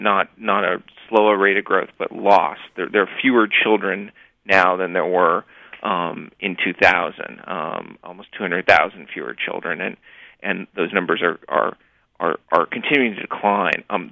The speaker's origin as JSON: {"language": "English", "town": "Los Angeles", "region": "California", "country": "United States", "said": "I found myself in the Bay Area. I'm from Los Angeles, with environmentally minded people"}